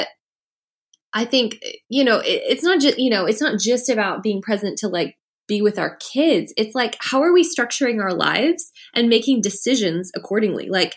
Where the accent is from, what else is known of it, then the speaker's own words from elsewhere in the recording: Canada; We're Canadian.